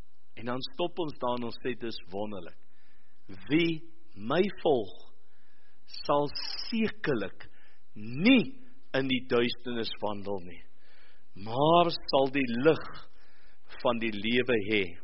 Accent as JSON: {"language": "Afrikaans", "region": "Western Cape", "country": "South Africa", "accent": "Cape dialect", "said": "Dis amper soos my dialek. My dialek kom uit die Kaap uit."}